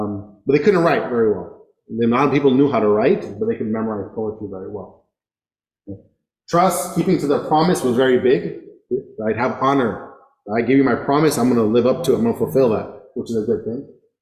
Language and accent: English; Pakistan; Just because another person is Pakistani, I'm Pakistani, doesn't mean he's always right.